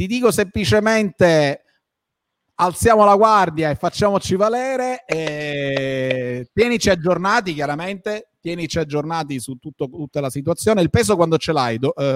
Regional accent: Sicily, Italy; Ma sinceramente non lo so, perché io sono siciliano

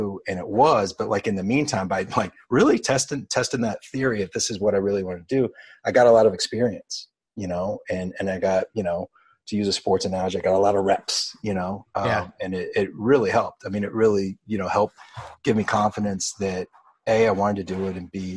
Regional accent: Emporia, Kansas, United States; I grew up in Emporia at first, and we had four newspapers delivered to our house.

